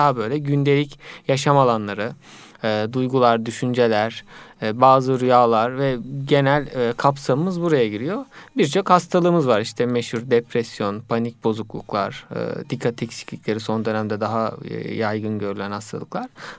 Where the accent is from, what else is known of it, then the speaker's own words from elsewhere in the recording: İzmir, Turkey; 1981 yılında İzmir'de doğdum. İlk orta ve liseyi orada okuduktan sonra